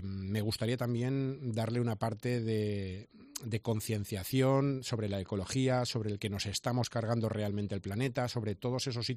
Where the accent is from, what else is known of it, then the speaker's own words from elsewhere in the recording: Villarreal, Valencian Community, Spain; soy de Villarreal, que soy una persona muy normal